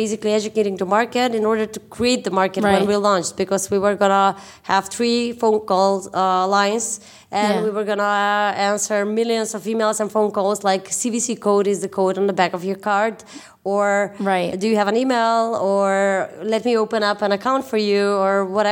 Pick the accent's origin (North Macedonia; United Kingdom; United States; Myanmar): North Macedonia; from Macedonia, and I am a co-founder of the first deal platform on the Macedonian market